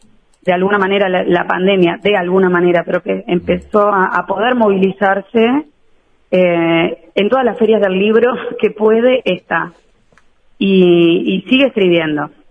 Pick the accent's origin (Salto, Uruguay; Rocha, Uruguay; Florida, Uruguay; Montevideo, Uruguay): Florida, Uruguay; Mendoza Grande; Yo soy de Florida, viví hasta mis 18 años en un pueblo que se llama Mendoza, que se distingue de el otro Mendoza, porque le llaman Mendoza Grande